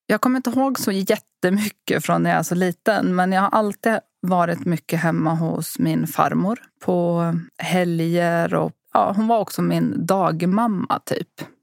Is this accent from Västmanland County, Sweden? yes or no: no; Ludvika, Dalarna County, Sweden; born there; Jag föddes i Ludvika i Dalarna